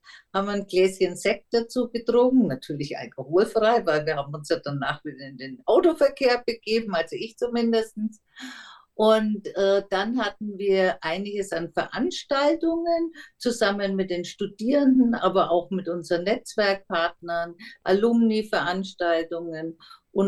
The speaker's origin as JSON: {"language": "German", "town": "Nuremberg", "region": "Bavaria", "country": "Germany", "tie": "born or raised there", "said": "Ja, ich bin eine gebürtige Nürnbergerin und bin dort in die Schule gegangen"}